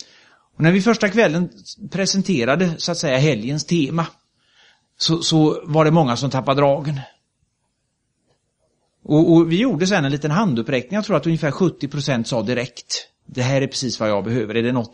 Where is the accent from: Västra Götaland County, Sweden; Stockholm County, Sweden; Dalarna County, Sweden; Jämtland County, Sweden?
Västra Götaland County, Sweden; Mölndal; Och jag minns en gång när vi hade en församlingshelg hemma i Mölndal många år sedan.